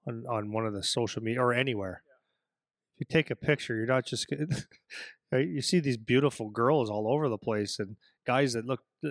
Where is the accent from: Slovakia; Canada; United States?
Canada; Ontario; but I was actually from Northern Ontario.